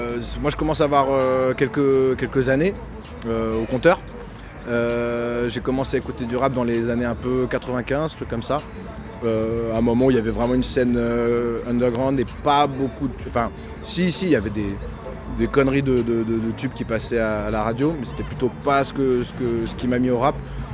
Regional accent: Paris, Île-de-France, France; Je suis parisien au départ et ça fait presque 10 ans maintenant que je suis en Ariège.

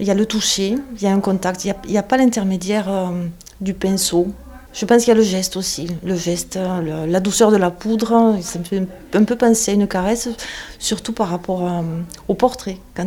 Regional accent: Central African Republic; je suis de Centrafrique.

